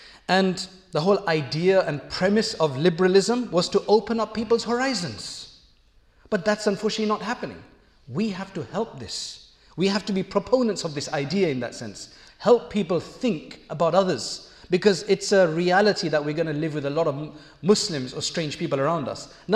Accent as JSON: {"language": "English", "country": "India", "said": "By the way, I'm Indian, and in places like this, you get a lot of things that are allowed for Indians"}